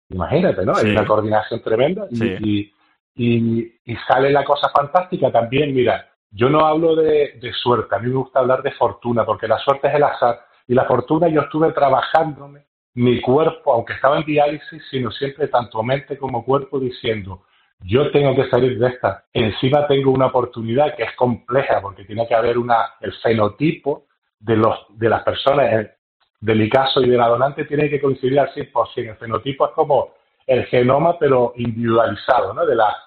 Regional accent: Canary Islands, Spain; yo soy de Gran Canaria

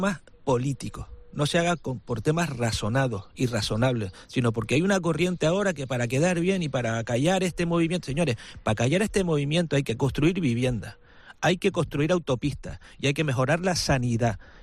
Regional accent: Canary Islands, Spain; nosotros no somos ni Barcelona, ni somos Venecia, ni somos Hawái. Somos Canarias

